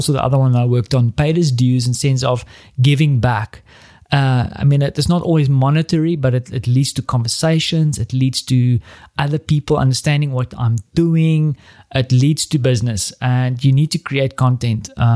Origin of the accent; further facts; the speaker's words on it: South Africa; now in Central Europe; So I'm in Central Europe. I'm a South African. I speak English.